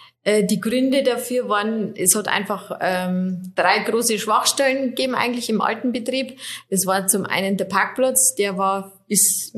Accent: Schönsee, Bavaria, Germany; Ich bin nicht gebürtige Oberfichtacherin, sondern ich komme aus Schönsee, so 13 Kilometer weiter östlich.

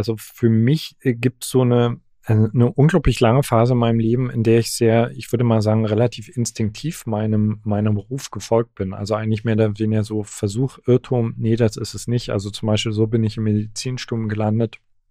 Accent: East Germany, Germany; Ich komme aus Ostdeutschland

